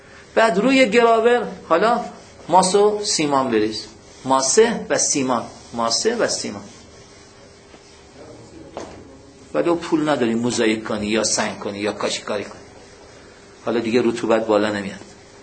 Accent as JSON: {"language": "Persian", "town": "Mashhad", "region": "Razavi Khorasan", "country": "Iran", "tie": "born or raised there", "said": "حاج آقا بنده بچه مشهدم، استان خراسان رضوی، نیمه خشک."}